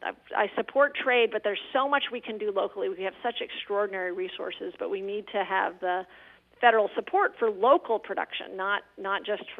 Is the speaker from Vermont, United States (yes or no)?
yes; Vermont, United States; I grew up in Windsor County in a farming community in rural Vermont, and we always had guns